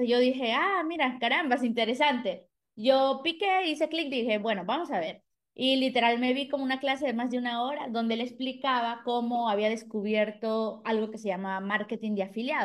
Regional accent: Peru; Yo soy de Perú, tengo 28 años

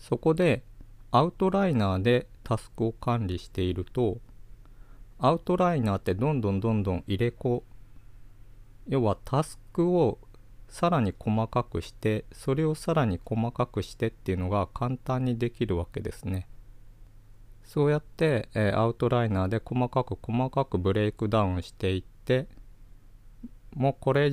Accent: Kyushu, Japan; 普通の僕ら九州人も想像する吹雪なんですけど

